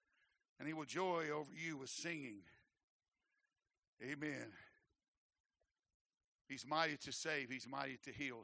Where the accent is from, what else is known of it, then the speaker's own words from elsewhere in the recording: the South, United States; Now, I know they don't have these things to eat, but there ain't no, and I'm from the South